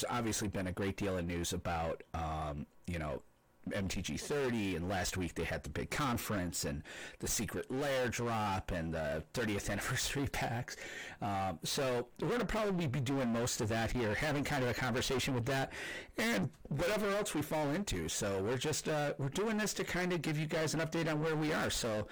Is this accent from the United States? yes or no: yes; Rochester, United States; And last week we went pumpkin patching with my niece and nephew down back towards my hometown in Rochester.